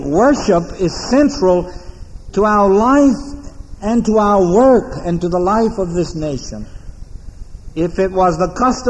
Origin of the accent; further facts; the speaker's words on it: United States; the driver recognizing that I was from the States. I don't know why I have no accent.